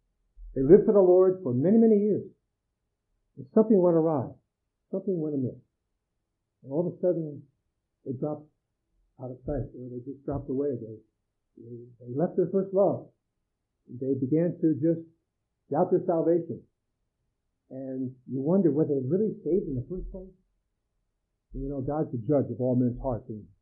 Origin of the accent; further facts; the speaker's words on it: Yonkers, New York, United States; I'm thinking of the man that was very involved in our assembly growing up in Yonkers, who was our youth leader.